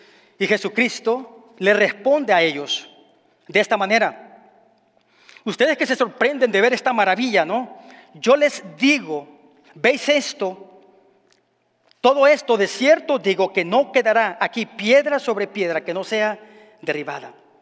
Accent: Santa Ana, El Salvador; born there; moved away; cuando visitamos mi país y llego a la ciudad donde yo nací. Se llama Santana.

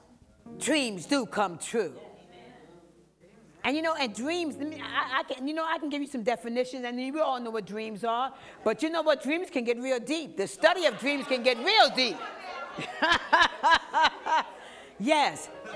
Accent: Richmond, Virginia, United States; I was raised in Richmond.

